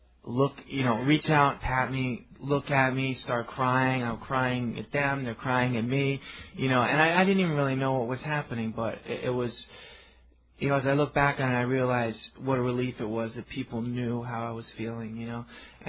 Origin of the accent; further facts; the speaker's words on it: New York City, New York, United States; I'm from the East Village in New York.